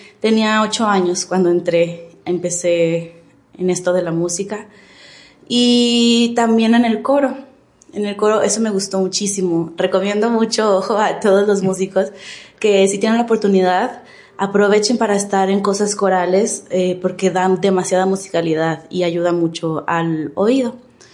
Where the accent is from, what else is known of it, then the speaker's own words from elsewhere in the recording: Torreón, Coahuila, Mexico; now in Durango, Mexico; Nosotros no somos de aquí de Durango, nosotros somos de Torreón.